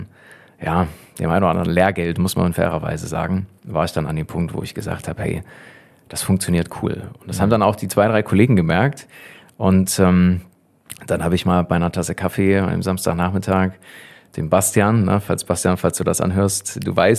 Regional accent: Saxony, Germany; ich hatte damals zu der Zeit in Jena gelebt, ich komme ja ursprünglich aus dem Vogtland, aus einem kleinen 150-Seelen-Dorf, mitten im Nirgendwo.

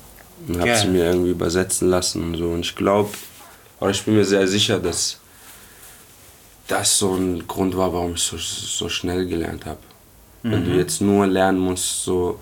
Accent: Baghdad, Baghdad Governorate, Iraq; now in Germany; ich bin halt in Bagdad aufgewachsen und ohne Vater, so, deswegen kann ich nur Arabisch sprechen.

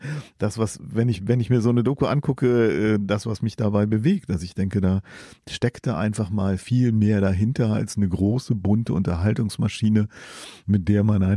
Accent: Germany; accent: German; Ich kann nicht beurteilen, wie deutsch mein Akzent wirklich klingt, wenn ich Englisch spreche.

